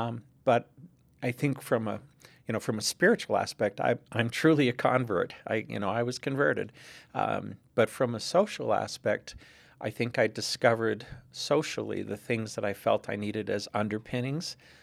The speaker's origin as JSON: {"language": "English", "region": "Massachusetts", "country": "United States", "tie": "born or raised there", "said": "I grew up in Massachusetts, in rural Massachusetts, in the 60s and 70s"}